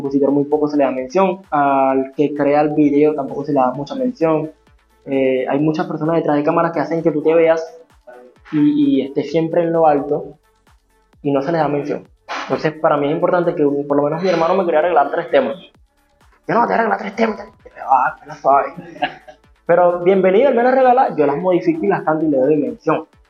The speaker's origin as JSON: {"language": "Spanish", "country": "Venezuela", "said": "Y esto es tierra, y esta es mi tierra, esta es Venezuela."}